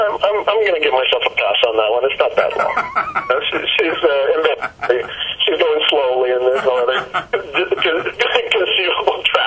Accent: Canada; You know, I can't vote. I'm Canadian.

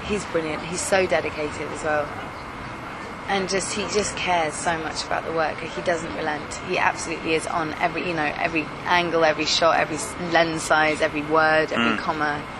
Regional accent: United Kingdom; you know what it's like being British?

